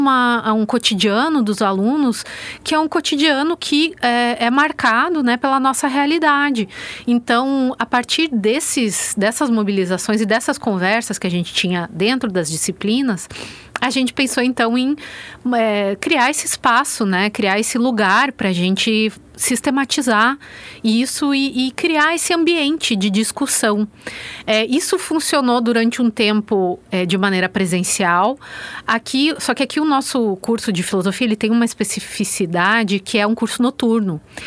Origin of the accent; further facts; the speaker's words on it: Rio Grande do Sul, Brazil; como vocês podem ter notado pelo meu sotaque, né, eu não sou daqui, não sou alagoana, eu sou gaúcha, né, então a minha formação foi lá no Rio Grande do Sul, na minha graduação e no meu mestrado em filosofia, e o meu doutorado eu fiz no exterior, né, na França.